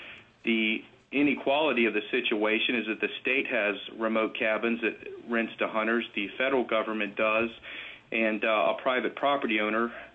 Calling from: Fairbanks, Alaska, United States; Yes, sir. I'm present from Fairbanks in my office, Mr. Chair.

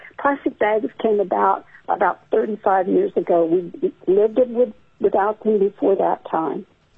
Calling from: Meadow Lakes, Alaska, United States; I am phoning in from Meadow Lakes in Mat-Su Borough.

